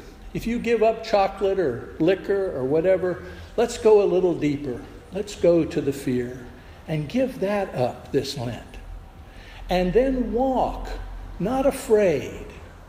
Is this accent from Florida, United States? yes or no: yes; Florida, United States; When I was a youth growing up in South Florida, we always had to learn the difference between a king snake and a coral snake